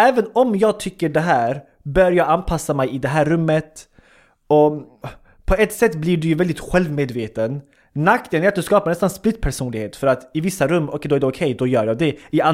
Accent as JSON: {"language": "Swedish", "country": "Sweden", "tie": "born there", "said": "jag kommer från jag är född i Sverige, min familj, eller min syskon allihopa födda i Sverige, jag kommer från invandrarbakgrund."}